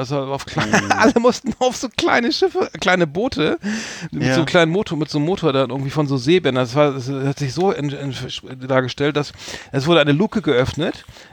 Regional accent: Northern Germany, Germany; wenn du als Norddeutscher nach Garmisch-Partenkirchen kommst

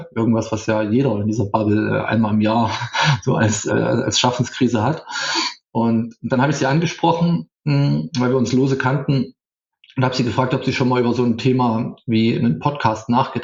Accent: East Germany, Germany; Ich bin ja im Osten aufgewachsen und sozialisiert worden

